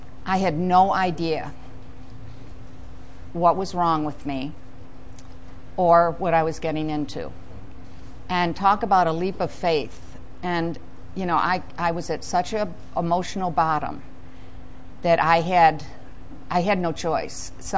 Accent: New York, United States; I grew up in New York, and 18 was the legal drinking age.

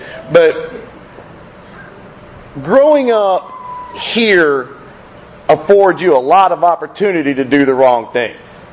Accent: Atlanta, Georgia, United States; to be in my hometown in beautiful Atlanta, Georgia

